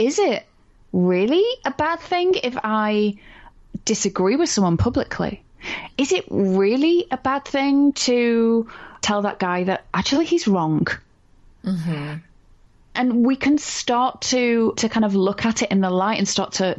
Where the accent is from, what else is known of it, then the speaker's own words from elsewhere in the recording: United Kingdom; Although I say that as a British person, and we apologize.